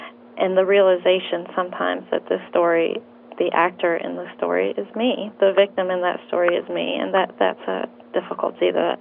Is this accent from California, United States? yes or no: no; Boston, Massachusetts, United States; my immediate family that I grew up with in Boston